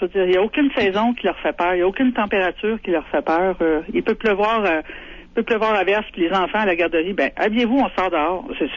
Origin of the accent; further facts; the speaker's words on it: Montreal, Quebec, Canada; moi, je viens de Montréal. Je veux dire, il n'en manque pas d'activité là-bas, là.